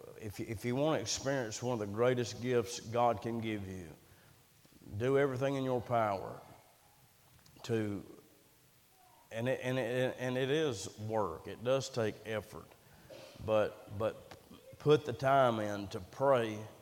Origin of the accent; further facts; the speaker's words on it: United States; Now, I love America. I'm an American. I absolutely love this country.